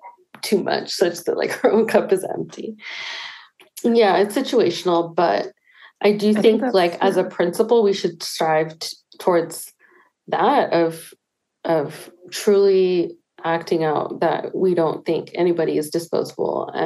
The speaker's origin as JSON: {"language": "English", "town": "Pacifica", "region": "California", "country": "United States", "tie": "born or raised there", "said": "after my childhood growing up in Pacifica, which is predominantly Caucasian"}